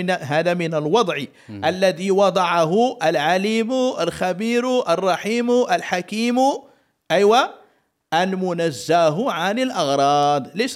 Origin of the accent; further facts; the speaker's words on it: Morocco; وبالمناسبة رأينا نحن في المغرب، أحكام الأسرة